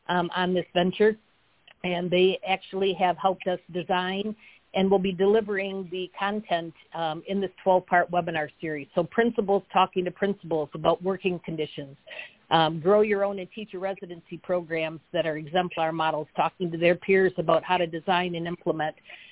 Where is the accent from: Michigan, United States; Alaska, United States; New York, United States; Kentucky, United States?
Michigan, United States; I'm from Michigan and I don't know any teams in Mississippi or Georgia